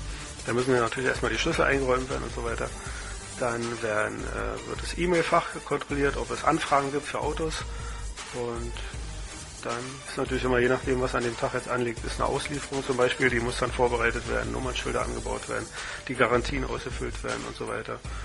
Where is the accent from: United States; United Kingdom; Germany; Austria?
Germany; East Germany; weil ich bin in der DDR aufgewachsen und da gab es sowas nicht.